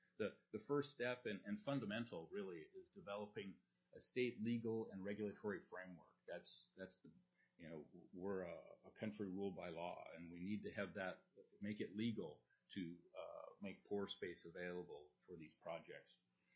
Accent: Fairbanks, Alaska, United States; I was born and raised in Fairbanks, went to petroleum engineering school there, and when BP left the state, I wanted to stay here. This is my home

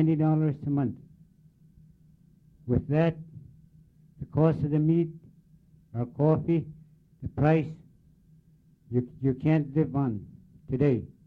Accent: Minto, Alaska, United States; I'm from Minto, Alaska. I subsisted hunting and fishing for 50 years. I'm 57 years old. I raised 10 children on subsistence.

